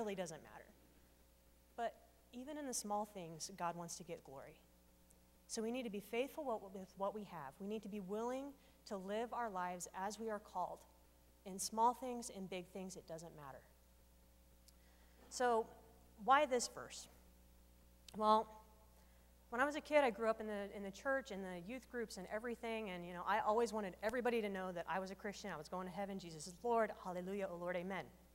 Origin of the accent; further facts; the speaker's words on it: United States; And as a kid growing up in America, I can say that, honestly